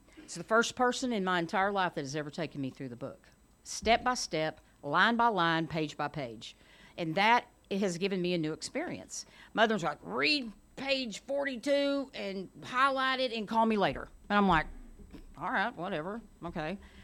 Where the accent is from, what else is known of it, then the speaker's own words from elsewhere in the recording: Dallas, Texas, United States; also born or lived in Texarkana, Arkansas; Anyway, I'm from Texarkana, Arkansas. Good God, I know, isn't that something? And I lived in Dallas, Texas I was raised there.